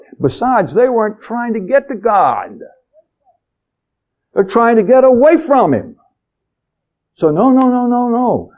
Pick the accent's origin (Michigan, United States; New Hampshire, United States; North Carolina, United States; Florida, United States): North Carolina, United States; Spray; Remember, I'm from Spray, North Carolina, with an English teacher who was from the pre-Civil War days